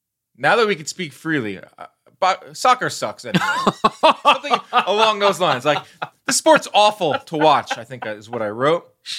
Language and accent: English; United States; I'm an American. We didn't really grow up with it.